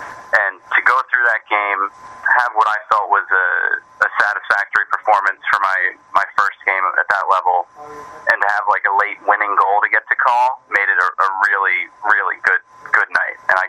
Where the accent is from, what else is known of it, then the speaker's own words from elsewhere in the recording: New Jersey, United States; now in New York, United States; I'm a proud New Jerseyan. I live in New York now, but I'm one of those people who will proudly say I'm from Jersey.